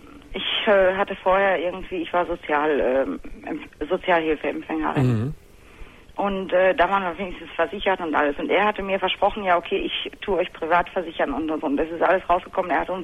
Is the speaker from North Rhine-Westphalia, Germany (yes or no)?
no; Lower Saxony, Germany; ich komme aus Norddeutschland und also im Raum Hannover.